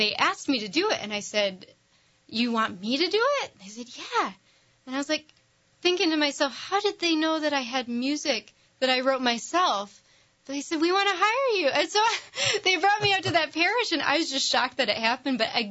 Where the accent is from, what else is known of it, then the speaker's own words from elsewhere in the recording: Portland, Michigan, United States; Yes, born and raised Catholic. I am from Portland, Michigan.